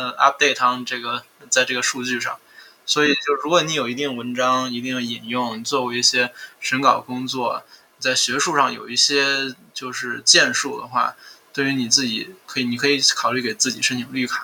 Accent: China; born there; 对于我们中国出生的人来说吧

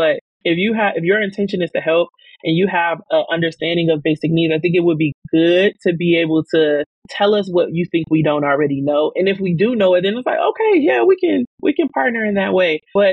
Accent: Chicago, Illinois, United States; I'm from around the way. Like I'm from the South Side of Chicago.

